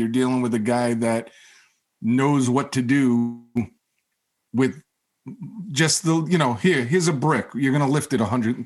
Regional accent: United States; I got the lap band a while ago because I'm an American.

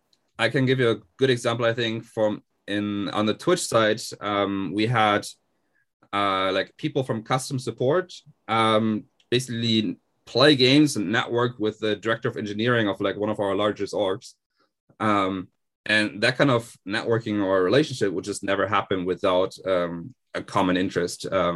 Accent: Germany; English is a second language; moved away as an adult; now in United States; I'm German myself, so I grew up in Germany, moved to the US about like 7-8 years ago, and came through the University of Oklahoma, actually. I did my master's in Oklahoma

